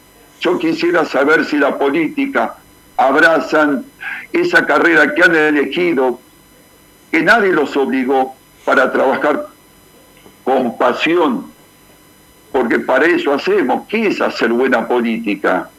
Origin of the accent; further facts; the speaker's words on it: Gregorio de Laferrere, Buenos Aires Province, Argentina; Yo soy de Gregorio de la Ferrere.